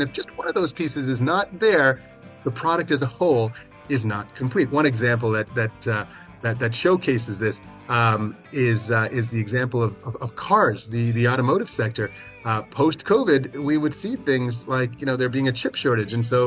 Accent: South Africa; now in North America; Now, I'm originally South African.

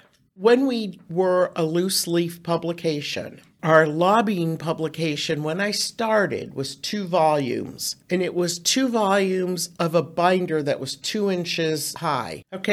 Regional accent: Warren, Ohio, United States; now in Akron, United States; I grew up in Warren, Ohio, and I use the reference of Warren was like going back to Baby Bear, and Cleveland was Papa Bear.

